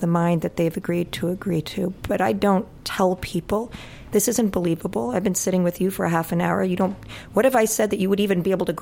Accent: Beverly Hills, California, United States; I'm from Beverly Hills, and I like my Range Rover.

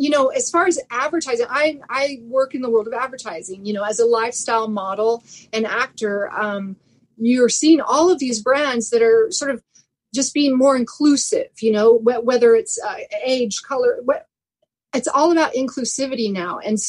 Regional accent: Oregon, United States; now in Bay Area, United States; I grew up in Oregon. I've lived all over the world, but Oregon is home for me. It's where I grew up and it's near and dear to my heart.

